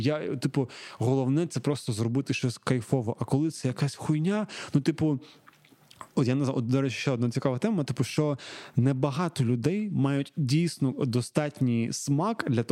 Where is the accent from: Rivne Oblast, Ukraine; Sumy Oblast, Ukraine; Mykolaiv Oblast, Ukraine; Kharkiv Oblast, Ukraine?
Kharkiv Oblast, Ukraine; Kharkiv; я з Харкова, вибачте, тому я можу таке казати.